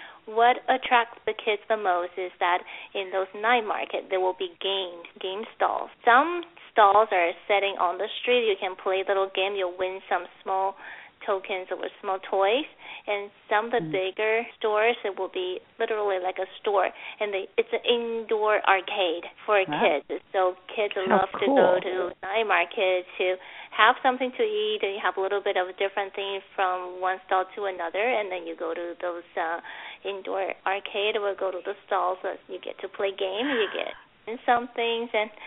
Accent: Taipei, Taiwan; I grew up in Taipei, so I kind of know which area is safer versus some area

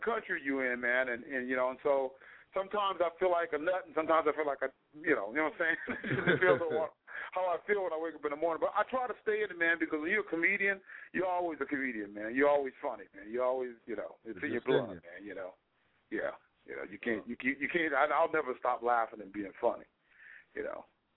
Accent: Dallas, Texas, United States; South, man. I'm from the South, man. I can't, ain't no hiding, man. I'm from Texas, man. Dallas, Texas area, man.

